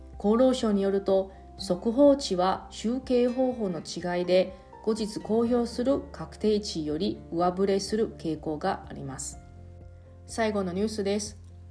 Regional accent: Taiwan; 今日は2月28日、私の地元の台湾で大きな記念日となっています

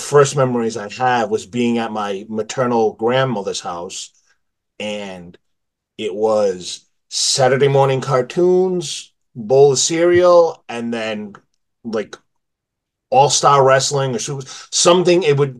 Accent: Rhode Island, United States; No, I actually grew up in Rhode Island. I'm from Rhode Island.

